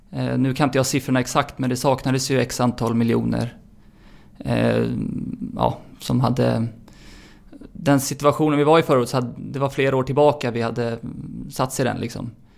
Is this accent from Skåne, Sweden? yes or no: no; Stockholm, Stockholm County, Sweden; jag är uppväxt i Stockholm